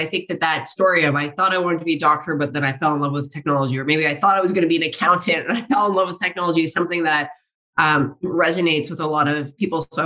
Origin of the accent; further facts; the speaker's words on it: Saskatchewan, Canada; now in Toronto, Canada; I grew up in Saskatchewan and very proud prairie girl.